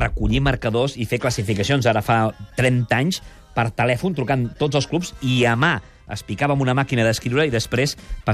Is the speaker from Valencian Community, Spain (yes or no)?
no; Cornellà, Catalonia, Spain; Bé, escolta, jo soc de Cornellà, eh?